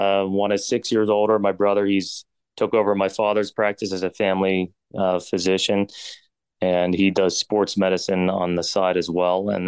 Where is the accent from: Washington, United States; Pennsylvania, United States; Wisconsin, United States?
Pennsylvania, United States; Mount Pleasant; And I grew up in Mount Pleasant most of my life. That's about 20 minutes away from Greensburg. And I went to college and medical school right in Greensburg.